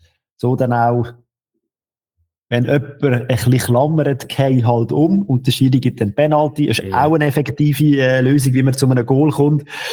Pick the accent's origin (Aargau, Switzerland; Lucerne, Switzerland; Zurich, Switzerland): Lucerne, Switzerland; Ich als Luzerner in Bern, quasi ein Heimspiel